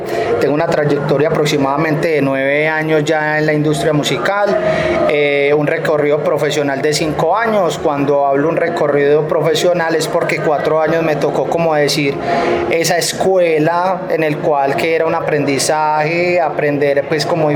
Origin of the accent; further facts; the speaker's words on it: Medellín, Antioquia, Colombia; Orgulloso de la Comuna 4, soy de Moravia, orgulloso de ser de Moravia